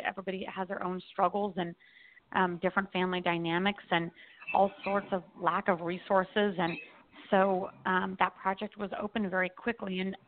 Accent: Denver, Colorado, United States; moved away as an adult; now in Maui, United States; Yes. I grew up in Denver.

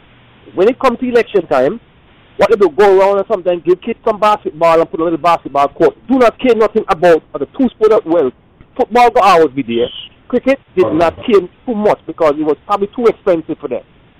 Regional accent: Antigua & Barbuda; I'm from Antigua, okay, and I'm going to give you the same thing I think what happened in Nevis and most of the small islands in the Caribbean with cricket.

